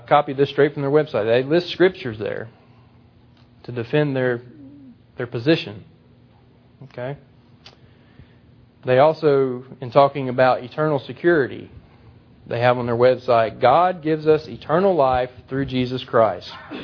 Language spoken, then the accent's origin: English; Mississippi, United States; I grew up in South Mississippi, which is religiously predominantly Baptist.